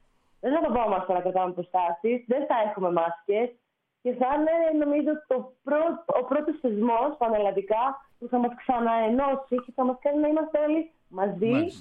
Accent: Patras, Western Greece, Greece; αγαπώ την πόλη μου, την Πάτρα, μεγάλωσα, γεννήθηκα εκεί. Είναι και η οικογένειά μου, οι φίλοι μου, όλοι.

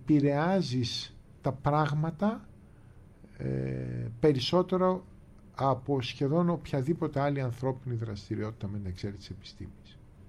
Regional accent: Athens, Attica, Greece; εγώ μεγάλωσα στην Αθήνα, με πολλαπλές καταγωγές οικογενειακές και από την Σμύρνη και από τη Μάνη, πατρική από τη Μάνη

